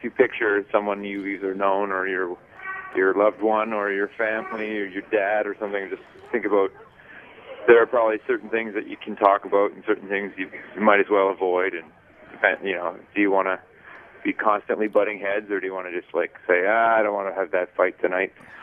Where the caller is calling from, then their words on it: New York City, New York, United States; New York City.